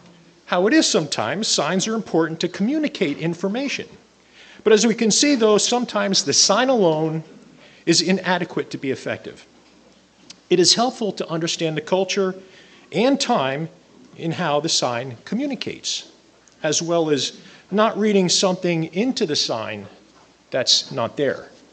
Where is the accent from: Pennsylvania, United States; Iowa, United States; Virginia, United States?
Pennsylvania, United States; because I'm from Pennsylvania, where we know how to put arrows indicating straight on our signs.